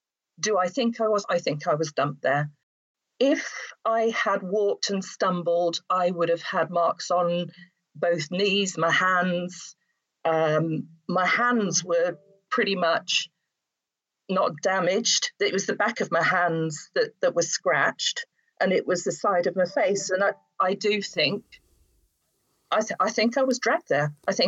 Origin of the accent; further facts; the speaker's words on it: England, United Kingdom; I said, well, I am English, actually.